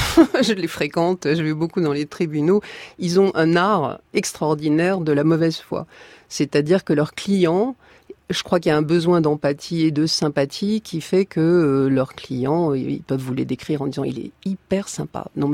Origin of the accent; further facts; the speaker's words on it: Morocco; Et moi, je dirais que ça commence avec mon enfance au Maroc